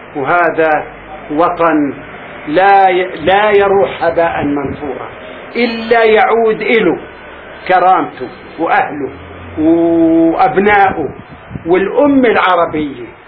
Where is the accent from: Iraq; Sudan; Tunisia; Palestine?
Palestine; moved away; هذا البرنامج هو كان أمنيتي من تاريخ ما طلعت من فلسطين